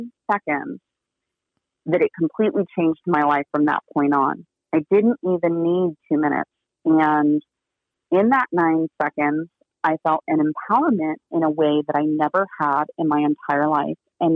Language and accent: English; Florida, United States; also born or lived in Hawaii; now in Arizona, United States; I grew up in Florida. I lived in Hawaii.